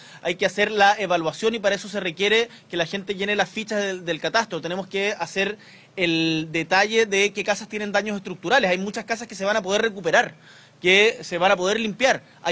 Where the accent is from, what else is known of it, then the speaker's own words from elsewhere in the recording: Chile; acá somos todos chilenos y chilenas